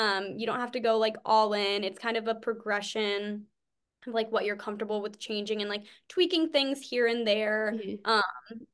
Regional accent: New England, United States; because I'm from New England. Like, I love fall.

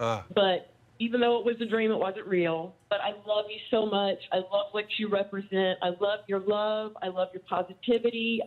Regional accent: Merritt Island, Florida, United States; I'm from Merritt Island, but I'm in Melbourne Beach dog sitting right now.

